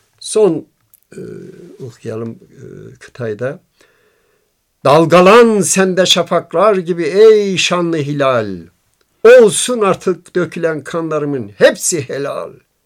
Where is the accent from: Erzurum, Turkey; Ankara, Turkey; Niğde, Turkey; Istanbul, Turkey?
Erzurum, Turkey; Ben de Erzurumluyum.